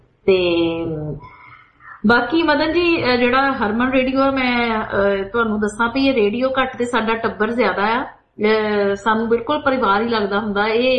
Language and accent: Punjabi; Punjab, India; moved away; ਮੈਨੂੰ ਲੱਗਦਾ ਜਦੋਂ ਅਸੀਂ ਪੰਜਾਬ ਛੱਡ ਦਿੰਦੇ ਹਾਂ ਤਾਂ ਜ਼ਿਆਦਾ ਮੋਹ ਹੋ ਜਾਂਦਾ ਆਪਣੀ ਮਾਂ ਦੇ ਨਾਲ